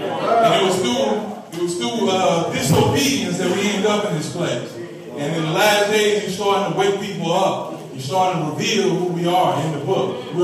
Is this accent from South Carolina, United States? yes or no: no; Cahokia, Illinois, United States; I was born and raised in Cahokia, Illinois.